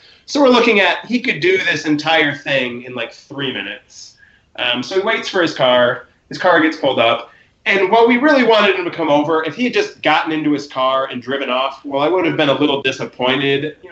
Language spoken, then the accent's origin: English; Chicago, Illinois, United States; So this was the summer after my freshman year of high school. And I grew up in Chicago, and a couple friends and I had been at a White Sox-Angels game.